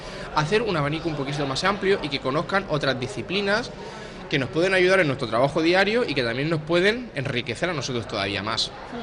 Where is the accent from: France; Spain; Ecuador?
Spain; Murcia, Region of Murcia; pues yo soy de Murcia